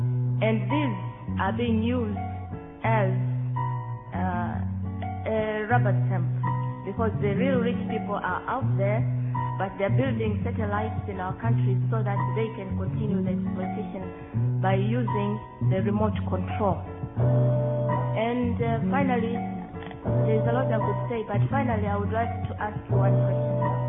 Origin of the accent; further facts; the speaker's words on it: Tanzania; I'm from Tanzania. That is in Africa, East Africa.